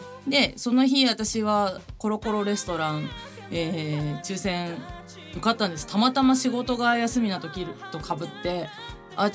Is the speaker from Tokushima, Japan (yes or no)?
yes; Tokushima, Japan; 地元の徳島から高速バスとかで行っても大体梅田で降りるし